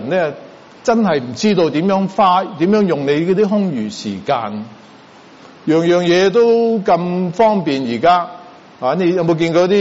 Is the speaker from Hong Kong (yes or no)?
no; United States; 啲人話其實我哋美國人呢仲比我諗全世界好多國家嘅人更加勤力